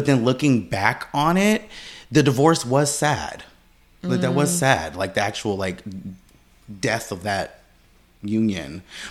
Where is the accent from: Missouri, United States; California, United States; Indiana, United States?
California, United States; Dublin; also born or lived in Oakland; now in Los Angeles, United States; I am born and raised from the Valley, from Dublin, California, and then I moved to downtown Oakland, and now I am here in beautiful, the most beautiful place ever, the city of Los Angeles.